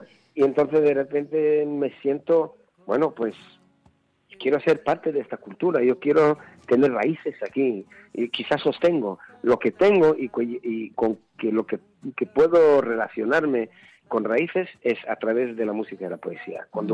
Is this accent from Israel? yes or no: yes; Israel; Spanish is a second language; israelíes también no creen que tienen buena cultura, o, ¿sabes? No apreciamos lo que tenemos. Yo, como un extranjero